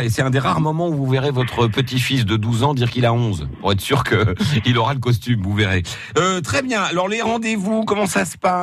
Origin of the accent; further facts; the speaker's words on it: Nancy, Grand Est, France; comme je viens de Nancy, je passe par Pompée